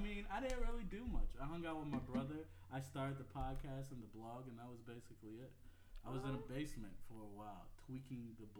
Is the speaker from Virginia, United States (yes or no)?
yes; Richmond, Virginia, United States; Oh, I'm from Richmond.